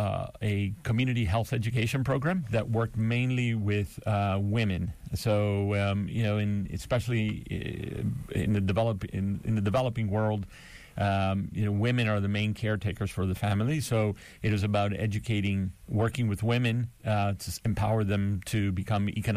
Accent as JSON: {"language": "English", "town": "Miami", "region": "Florida", "country": "United States", "tie": "born or raised there", "said": "And so I grew up in Miami in a very Miami, by the way, that is not the one that we think about today, you know, with … South Beach. It was a sleepy town."}